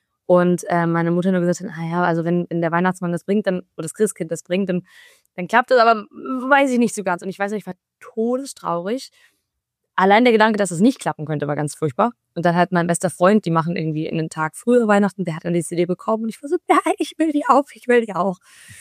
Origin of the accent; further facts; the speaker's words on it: Freiburg, Baden-Württemberg, Germany; Aber ich komme aus Freiburg, eben Fasnacht ist da ganz groß.